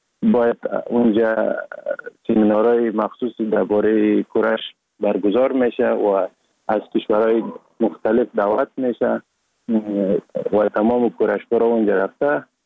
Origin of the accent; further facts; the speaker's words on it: Sheberghan, Jowzjan, Afghanistan; also born or lived in Sar-e Pol; اصلا زاده ولایت سرپل هستم، در ولایت جوزجان کلان شدیم. تحصیلات ما، مکتب ما، همه چیز ما در ولایت جوزجان خواندیم. اصلا کورش هم در دوران طفولیت از اون ولایت جوزجان شروع کردم. ولایت جوزجان شهر شبرغان،